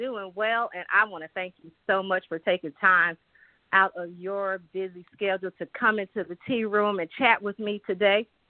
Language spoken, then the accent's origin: English; South Carolina, United States; so shout out to my home state of South Carolina.